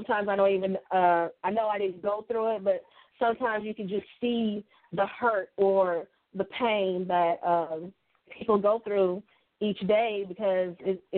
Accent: Kansas City, Missouri, United States; I am from Kansas City, Missouri.

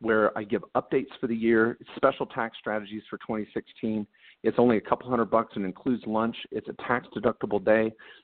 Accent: Washington, United States; I grew up in Washington State. I know Puget Sound.

